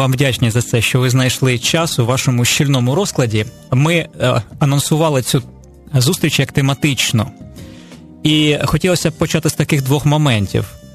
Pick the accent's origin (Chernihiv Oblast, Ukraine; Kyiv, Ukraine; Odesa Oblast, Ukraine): Kyiv, Ukraine; або на Київ, от ми, кияни.